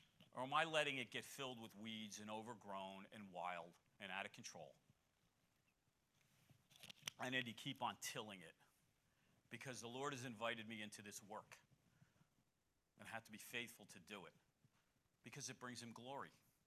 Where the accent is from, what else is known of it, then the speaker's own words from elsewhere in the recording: Scotch Plains, New Jersey, United States; When I grew up in Scotch Plains, my neighbor, my uncle's father, he lived between us